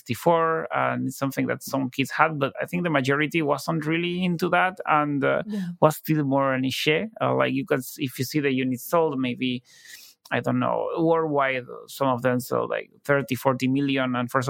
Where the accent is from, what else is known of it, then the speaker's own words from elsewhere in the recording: Buenos Aires, Argentina; and I was from Buenos Aires, so there was like no game industry.